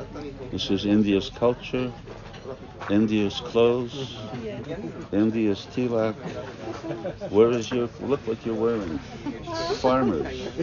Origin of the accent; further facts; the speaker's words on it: Canada; now in Hungary; Hungary is not always the easiest place. I grew up in Canada. That's an easy place.